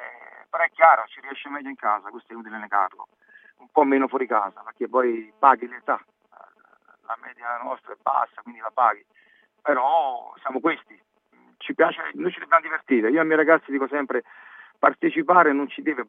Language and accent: Italian; Avellino, Campania, Italy; io poi sono campano, conosco la B, andavo da Avellino a vedere la Serie A contro il Napoli